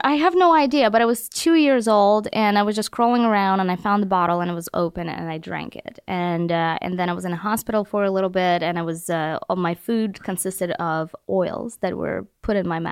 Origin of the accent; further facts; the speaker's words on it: Ukraine; born there; English is a second language; I was born in Ukraine, and back then it was not even Ukraine, it was just... SSSR.